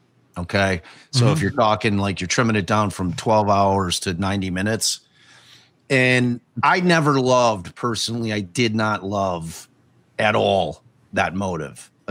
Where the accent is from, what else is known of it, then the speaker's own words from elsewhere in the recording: Chicago, Illinois, United States; I'm a niche guy because I'm from Chicago.